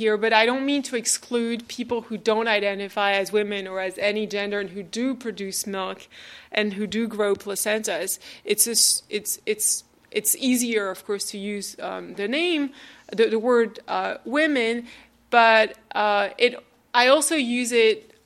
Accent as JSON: {"language": "English", "country": "France", "second_language": "English", "said": "mostly in France, my home country, as you can hear."}